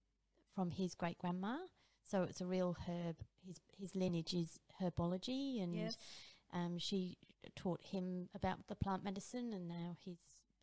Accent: Chalfont St Peter, South East England, United Kingdom; born there; also born or lived in King's Lynn / Reading / Northampton; Oh, so originally I was born near London in a place called Chalfont St Peter, and then moved up to Norfolk in King's Lynn, and then Reading and Northampton, and then went back to King's Lynn

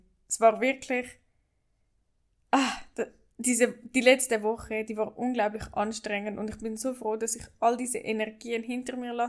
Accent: Switzerland; Also ich bin ja aus der Schweiz, wie man hört.

